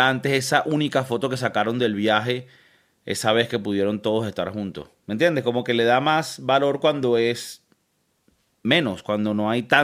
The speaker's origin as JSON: {"language": "Spanish", "country": "Venezuela", "tie": "born or raised there", "said": "en la casa donde yo me crié en Venezuela"}